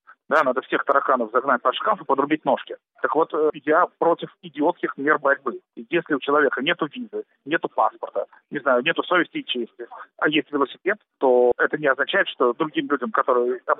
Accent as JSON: {"language": "Russian", "region": "Saint Petersburg", "country": "Russia", "tie": "born there", "said": "я вот родился в Петербурге по чистой случайности, да, и вот живу здесь. Мама у меня родилась в Одесской области, а папа в Полоцкой области, в Беларуси."}